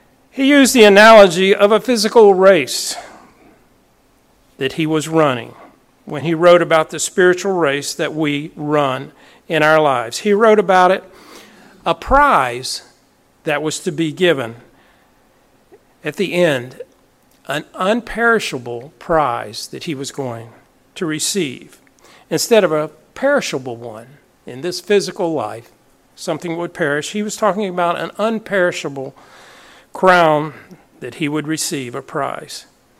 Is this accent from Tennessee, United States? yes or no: yes; Tennessee, United States; You know, growing up in East Tennessee as a child and a teenager, one of the things I loved to do was go mountain climbing.